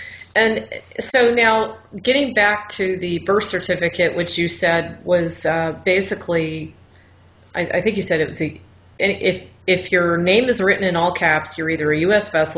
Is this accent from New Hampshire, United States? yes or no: no; Kentucky, United States; born there; I was born in Kentucky.